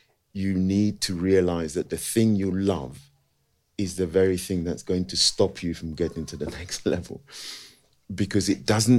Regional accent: London, United Kingdom; I grew up in West London. I grew up just at the bottom of the Fulham Road.

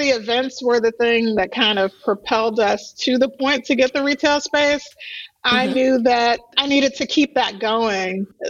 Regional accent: New Zealand; now in Chicago, United States; in Chicago

